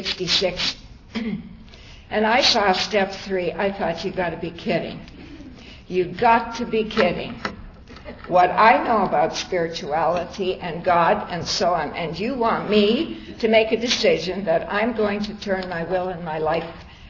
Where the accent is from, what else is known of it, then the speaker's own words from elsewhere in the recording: Toronto, Ontario, Canada; I'm from Toronto, Canada.